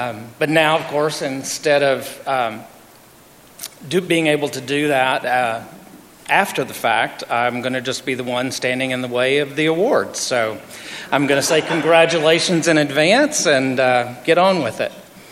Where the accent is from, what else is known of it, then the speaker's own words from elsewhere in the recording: Cadiz, Ohio, United States; So growing up in Cadiz, I certainly didn't appreciate the beauty of small-town life.